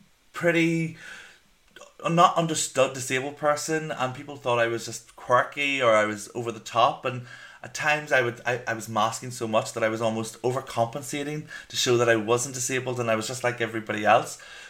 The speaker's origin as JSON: {"language": "English", "region": "Northern Ireland", "country": "United Kingdom", "said": "And I'm from Northern Ireland with the accent."}